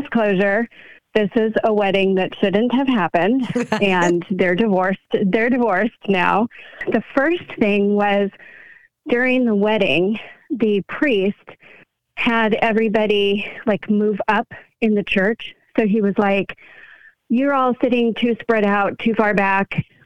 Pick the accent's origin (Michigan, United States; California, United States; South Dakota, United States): California, United States; California.